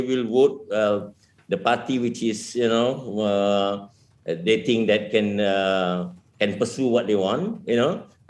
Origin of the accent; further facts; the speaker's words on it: Malaysia; We are from Malaysia.